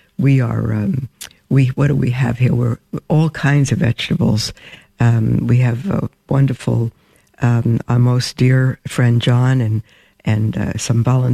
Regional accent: Brooklyn, New York, United States; I grew up in Brooklyn in brick. This is not normal for me

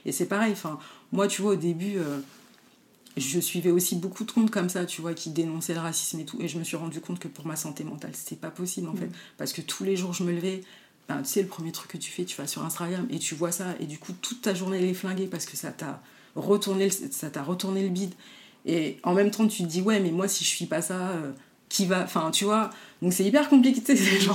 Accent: Trappes, Île-de-France, France; born there; en fait, je suis née à Trappes, dans les Yvelines, donc l'hiver, je connais comme toi

